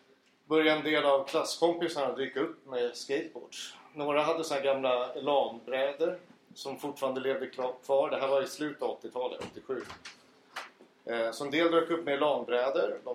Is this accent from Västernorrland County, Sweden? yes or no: no; Lidingö, Stockholm County, Sweden; Lidingö, där jag är uppvuxen, ligger lite närmare Stockholm än Norrtälje.